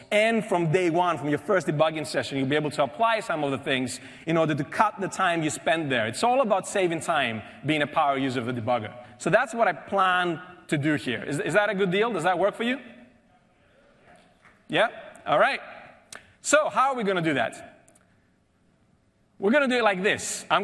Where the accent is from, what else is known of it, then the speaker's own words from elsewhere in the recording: Greece; moved away as an adult; also born or lived in United Kingdom; now in Seattle, United States; Originally, I come from Greece. In Europe, and when I was around 20 years old, I moved to the UK, where I spent around 15 years